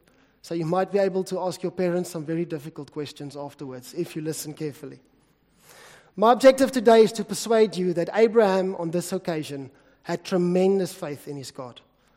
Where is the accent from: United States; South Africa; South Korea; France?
South Africa; Bloemfontein, Free State; And yeah, I'm from the City of Roses. Although I must admit, I haven't seen roses in a long time, in Bloemfontein.